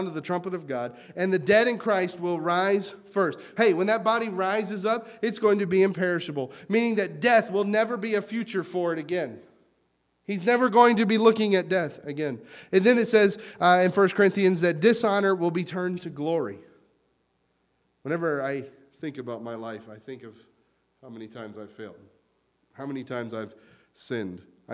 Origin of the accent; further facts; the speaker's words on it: North Carolina, United States; I grew up in North Carolina, and I worked on farms and stuff, and they would can vegetables.